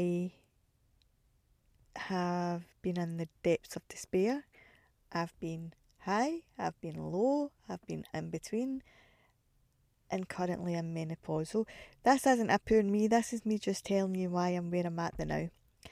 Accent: Glasgow, Scotland, United Kingdom; Well, as you can hear, I am from Glasgow, still live in Glasgow at the minute.

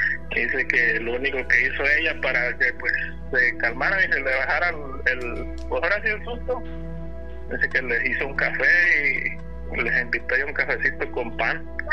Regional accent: Oaxaca, Mexico; Allá en el rancho, allá donde somos de Oaxaca.

